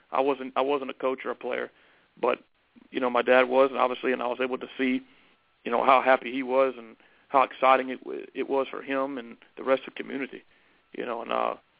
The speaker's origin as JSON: {"language": "English", "town": "LaGrange", "country": "United States", "tie": "born or raised there", "said": "when I was growing up around LaGrange"}